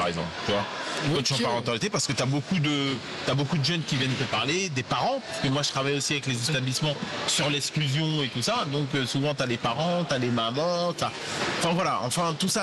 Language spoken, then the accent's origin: French; Paris, Île-de-France, France; also born or lived in Goussainville; je viens de Paris, à la base moi je viens du 17e arrondissement, Porte d'Anière. Donc j'ai vécu là-bas très longtemps. Et donc mes parents, ils ont fait construire après à Goussainville, dans le 95, pareil.